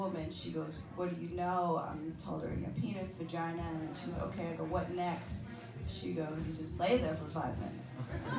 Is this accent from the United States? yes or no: yes; Texas, United States; I am originally from Texas.